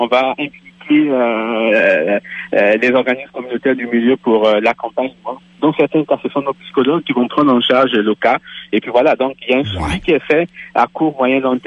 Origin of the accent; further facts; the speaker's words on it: Quebec, Canada; je ne suis pas en France, je ne suis pas un Français, je suis un Québécois